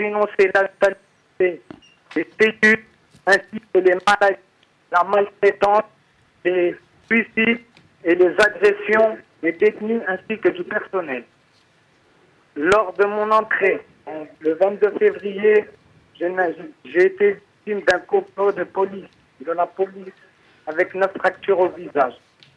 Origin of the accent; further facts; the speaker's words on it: Nantes, Pays de la Loire, France; je suis originaire de Nantes.